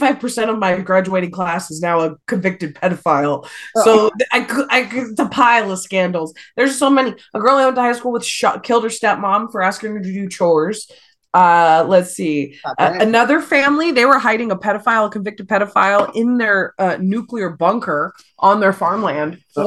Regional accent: Nevada, United States; And I'm from Nevada. In the desert, we don't have bugs.

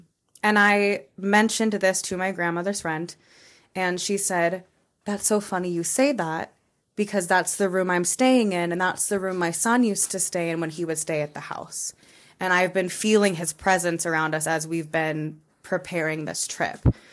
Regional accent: California, United States; 'cause I'm from California originally, to go to his memorial.

